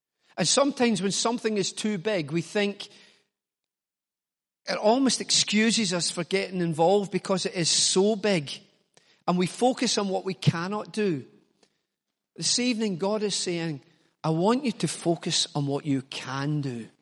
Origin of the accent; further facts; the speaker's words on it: Glasgow, Scotland, United Kingdom; I'm from Glasgow. You don't do stuff like that.